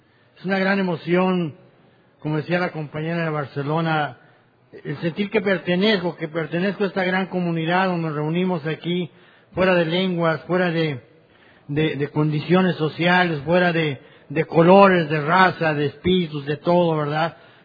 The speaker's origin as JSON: {"language": "Spanish", "town": "Zamora", "region": "Michoacán", "country": "Mexico", "said": "Nosotros venimos de Zamora, Michoacán, México."}